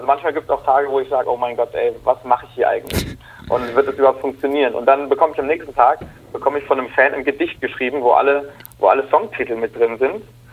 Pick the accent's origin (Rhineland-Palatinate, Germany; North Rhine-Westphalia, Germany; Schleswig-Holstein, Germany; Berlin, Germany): Rhineland-Palatinate, Germany; Mainz; now in Ulm, Germany; ich bin ja kein Ulmer, sondern ich bin Mainzer.